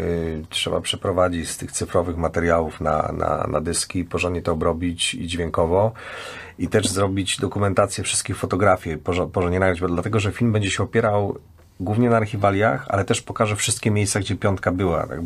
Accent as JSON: {"language": "Polish", "town": "Poznań", "region": "Greater Poland Voivodeship", "country": "Poland", "tie": "born there", "said": "ja się urodziłem na Osiedlu Przyjaźni w Poznaniu"}